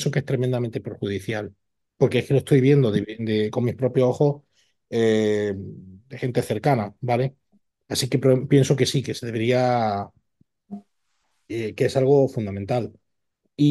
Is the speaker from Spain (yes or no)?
yes; Spain; Nosotros que los dos somos españoles